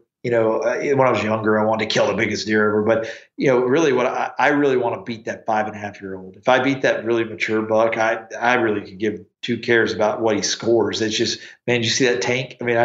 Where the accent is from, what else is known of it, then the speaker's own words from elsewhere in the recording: North Carolina, United States; Well, I always tell my buddies that I grew up with back in North Carolina, it's a different world of whitetail hunting.